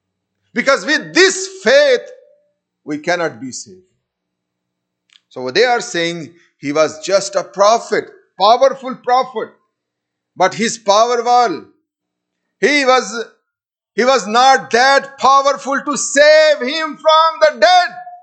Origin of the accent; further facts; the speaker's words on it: Pakistan; And this is what our people back in Pakistan believe that. We come from Pakistan and 97.6% Muslim population.